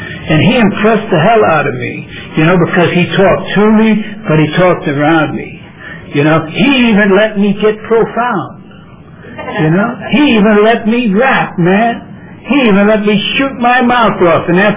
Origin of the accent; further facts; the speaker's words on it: San Francisco, California, United States; I was born and raised out in the Bayview Hunters Point.